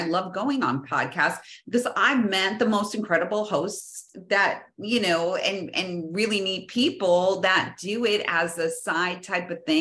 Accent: New Jersey, United States; You know, I'm from New Jersey. I joke, like, I know a guy for everything.

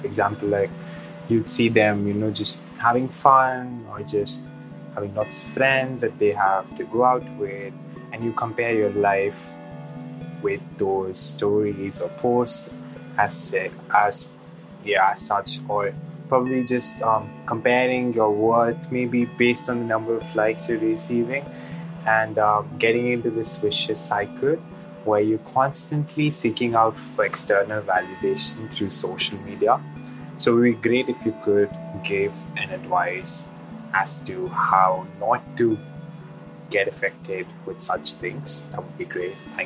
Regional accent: India; I'm from India.

